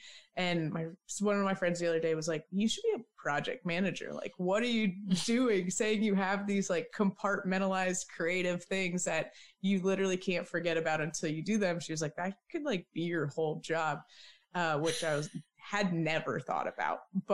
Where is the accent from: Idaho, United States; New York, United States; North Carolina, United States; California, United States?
Idaho, United States; I grew up in Idaho. So like I said, outside a lot.